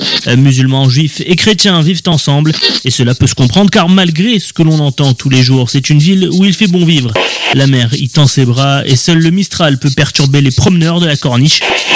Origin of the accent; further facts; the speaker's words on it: Marseille, Provence-Alpes-Côte d'Azur, France; C'est d'ailleurs un peu comme ça qu'on aime se définir là-bas. On est Marseillais avant d'être Français.